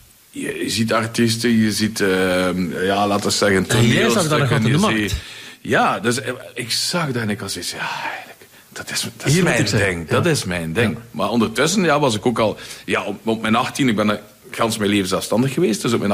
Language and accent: Dutch; Flanders, Belgium; accent: Flemish; now in Mallorca, Spain; Natuurlijk, ik sprak enkel maar Vlaams. Ja. Ik kon geen taal. En ik kon geen Engels, ik kon geen Duits, ik kon niks. Maar goed, zwat. We gaan onze plan wat trekken. Zo ben ik dan terechtgekomen op Mallorca.